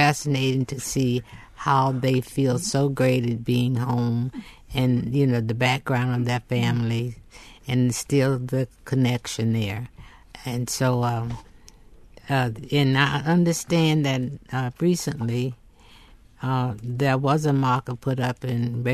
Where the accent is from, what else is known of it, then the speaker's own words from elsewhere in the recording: Millersville, Georgia, United States; He was a slave in my hometown of Millersville, Georgia.